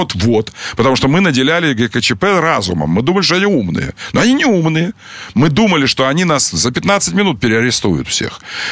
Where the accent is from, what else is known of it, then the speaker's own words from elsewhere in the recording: Angola; first language Portuguese; Russian is a second language; Ну, мы оба из Анголы, с португальским языком.